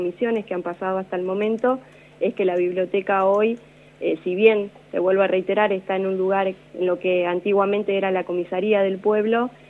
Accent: Uriburu, La Pampa, Argentina; Sí, sí, yo soy nacida acá en Uriburu.

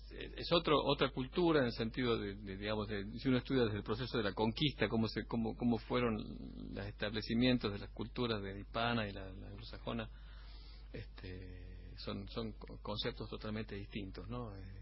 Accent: Argentina; now in United States; Me encanta venir, como me gusta ir a la casa de mis viejos, que para mí es la casa de mis padres, esta Argentina

